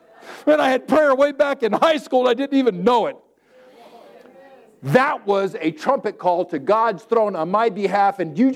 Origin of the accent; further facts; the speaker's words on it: California, United States; Or growing up in Southern California, some of my Mexican friends, Mark, mañana, mañana.